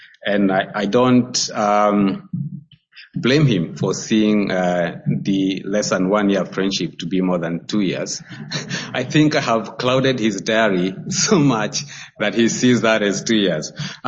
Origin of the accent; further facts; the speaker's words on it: Nairobi, Kenya; I come from Nairobi, Kenya, and we say Jambo.